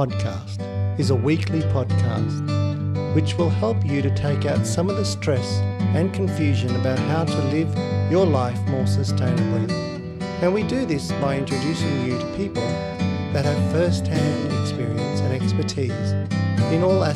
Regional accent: Sri Lanka; because I grew up in Sri Lanka and you know, Santa was a big part of our life.

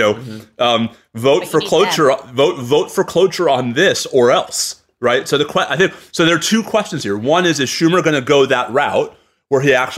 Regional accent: New York, United States; Listen, I'm a New Yorker. We know.

